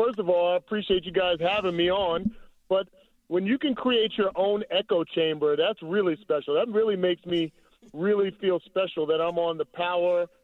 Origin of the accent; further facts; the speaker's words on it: New Jersey, United States; I grew up in Jersey. I went to Iowa. I played in cold weather.